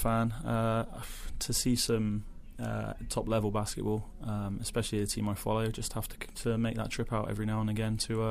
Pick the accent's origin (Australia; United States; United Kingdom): United Kingdom; Bristol, South West England; So I'm from 2 hours west of London, a place called Bristol.